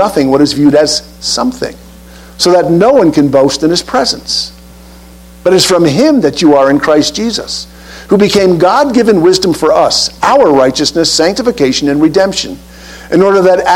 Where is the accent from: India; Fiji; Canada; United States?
United States; See, as Americans, we are the powerful. We are the wealthy. We are the strong. We are the educated. And we as American citizens are among those of, quote, noble birth.